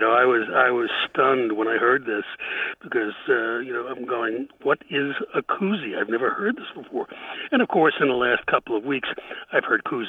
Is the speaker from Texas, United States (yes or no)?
no; New York, United States; You know, I'm from New York. I've heard everything. I never heard koozie before.